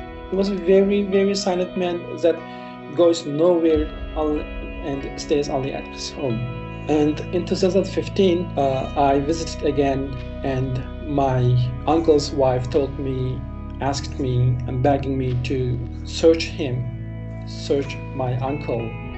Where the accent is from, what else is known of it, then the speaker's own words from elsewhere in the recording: Kashgar, Xinjiang, China; English is a second language; moved away as an adult; I came from Kashgar. I lived there till my 30 years. I lived there 30 years and I was paying a visit every summer vacation I was studying abroad. Last time I left my home is 2015.